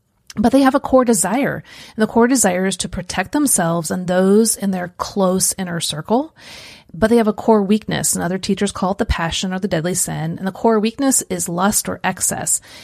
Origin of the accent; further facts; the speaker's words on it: Kansas City, United States; also born or lived in Central Illinois; we used to live in Central Illinois, and I grew up in Kansas City.